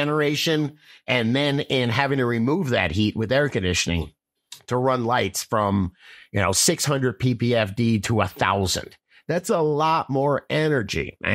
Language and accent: English; United States; No, I'm from America, man.